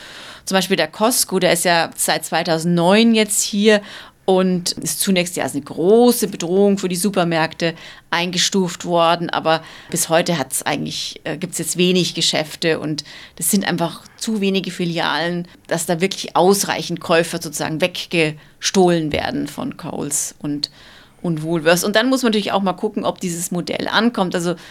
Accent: Germany; now in Australia; das ist natürlich auch, wie wir aufgewachsen sind in Deutschland

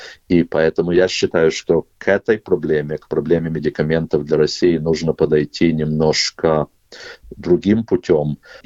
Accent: Kyiv, Ukraine; born there; moved away; я родился в Киеве для начала. Я не украинец, но я родился в Киеве. Мы уехали, когда еще был Советский Союз.

